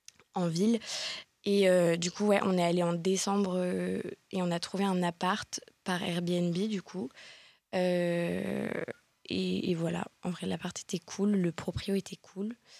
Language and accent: French; Lille, Hauts-de-France, France; moi, je suis de Lille, donc je vis encore chez mes parents et tout.